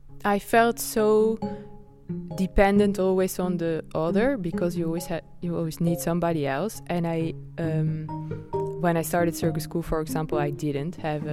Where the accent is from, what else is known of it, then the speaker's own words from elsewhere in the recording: Nijmegen, Gelderland, Netherlands; born there; English is a second language; moved away as an adult; also born or lived in France; I'm from Holland, and I'm born in Nijmegen after I did some circus school in Rotterdam. So I stayed a bit in Holland. And after that, I left Holland to go to France